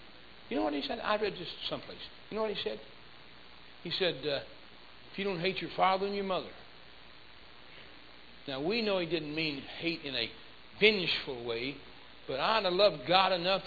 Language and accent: English; Akron, Ohio, United States; and I'm from Akron, Ohio, which is the highest point in Summit County in Ohio.